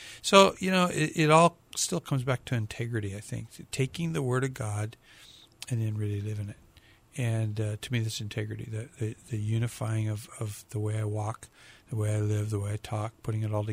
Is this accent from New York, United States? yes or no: no; Portland, Oregon, United States; I grew up in Portland, Oregon. I'm pretty old. I graduated from high school in 1963, so I was there when it wasn't a very big town.